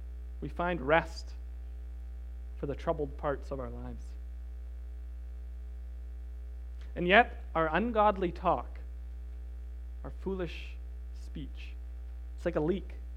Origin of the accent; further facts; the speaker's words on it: Alberta, Canada; I come from Alberta, so I'm used to the cold.